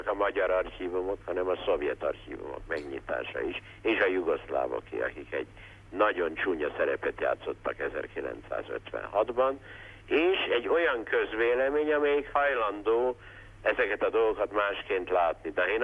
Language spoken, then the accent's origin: Hungarian; Hungary; talán azért, mert nem cseh vagyok, hanem magyar.